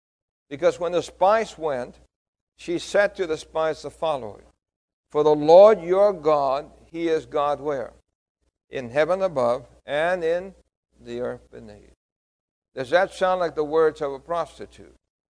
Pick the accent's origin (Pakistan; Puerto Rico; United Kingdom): Puerto Rico; I remember as a little boy, I was born in Puerto Rico